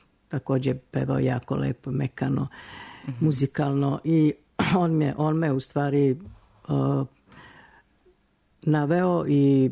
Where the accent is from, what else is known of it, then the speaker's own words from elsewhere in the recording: Podgorica, Montenegro; Moje detinjstvo u Podgorici, tadašnjem Titogradu. Imala sam 13 godina i učenica osnovne škole